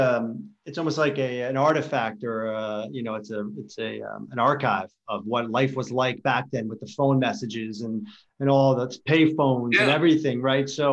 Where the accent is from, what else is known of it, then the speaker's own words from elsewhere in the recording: New York, United States; I hear that a lot, too, when I would travel, because we're both from New York